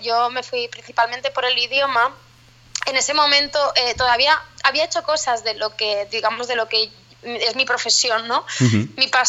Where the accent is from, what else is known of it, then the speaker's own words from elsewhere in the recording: Ripollet, Catalonia, Spain; also born or lived in Exeter; Ripollet, sí. Somos vecinos de Sardañola, que, ajá, lo tengo que decir también, porque yo he estudiado allí y al final somos... convivimos mucho Sardañola-Ripollet